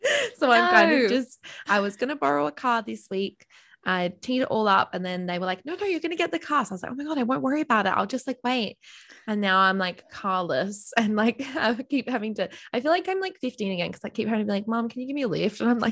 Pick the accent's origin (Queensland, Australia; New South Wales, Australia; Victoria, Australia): New South Wales, Australia; Bathurst; I'm from Bathurst.